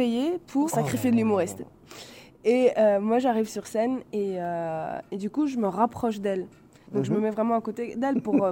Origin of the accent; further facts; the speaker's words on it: Paris, Île-de-France, France; Moi, je suis de Paris.